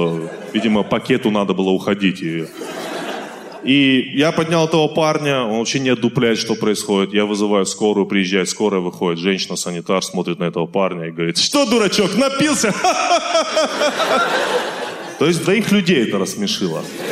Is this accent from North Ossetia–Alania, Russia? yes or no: yes; Vladikavkaz, North Ossetia–Alania, Russia; я из Владикавказа.